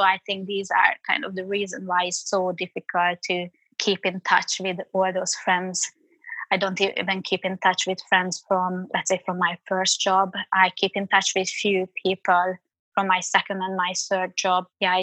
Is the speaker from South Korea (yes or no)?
no; Budapest, Hungary; now in London, United Kingdom; I grew up in Budapest. I had all my high school friends, university friends from there.